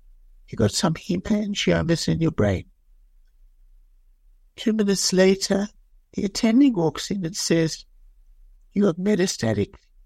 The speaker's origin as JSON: {"language": "English", "country": "South Africa", "moved": "as an adult", "lives_now": "Albuquerque, United States", "said": "I'm originally from South Africa. I did my medical school in South Africa. I came to the United States in 1986 and went to my residency and my fellowship in the United States. And eventually in 1997, I landed up in Albuquerque, New Mexico."}